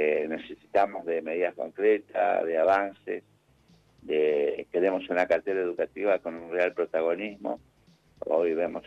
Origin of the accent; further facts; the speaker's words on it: Argentina; Esto a nosotros como argentinos y en particular a los educadores nos duele mucho.